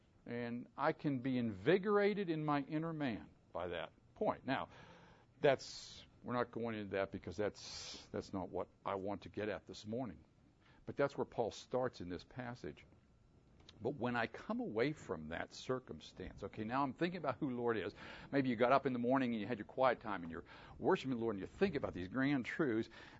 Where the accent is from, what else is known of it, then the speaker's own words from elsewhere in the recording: Pittsburgh, Pennsylvania, United States; But, again, I'm from Pittsburgh.